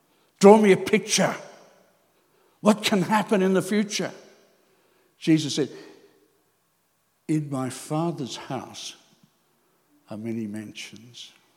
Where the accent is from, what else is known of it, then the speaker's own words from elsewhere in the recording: Queensland, Australia; No, I feel that as a Queenslander a bit sometimes